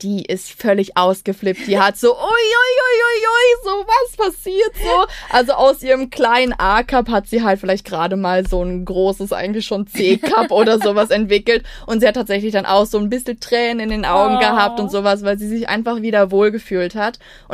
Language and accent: German; Merdingen, Baden-Württemberg, Germany; wir kommen ja aus der Nähe von Freiburg und ja, eigentlich so ein ganz kleines Nebenörtchen neben Freiburg, und zwar Merdingen.